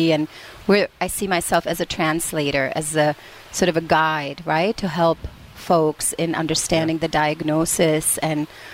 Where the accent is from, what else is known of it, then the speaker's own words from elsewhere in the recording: Czechia; first language Czech; English is a second language; Czech. I'm from the Czech Republic originally.